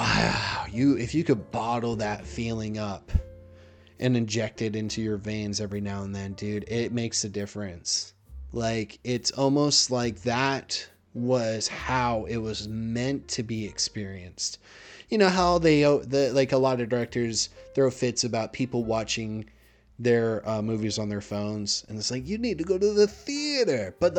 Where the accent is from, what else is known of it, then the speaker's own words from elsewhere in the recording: Alabama, United States; also born or lived in Maine; those who know me know that I was born in Maine, and I moved down here when I was like in fourth grade into the Southeast, into specifically Alabama.